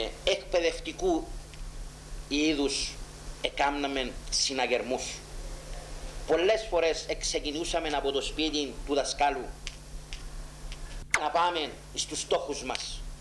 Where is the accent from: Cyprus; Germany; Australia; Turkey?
Cyprus; Larnaca, Larnaca District; born there; Γεννήθηκα στη Λάρνακα το έτος 1930.